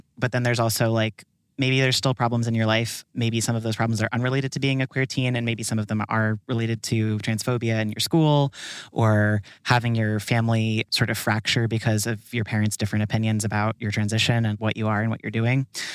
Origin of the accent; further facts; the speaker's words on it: Olympia, Washington, United States; now in New York City, United States; I grew up in Olympia, Washington. I have watched the climate in that part of the world and also around New York City where I live now change in the last 10 years a lot.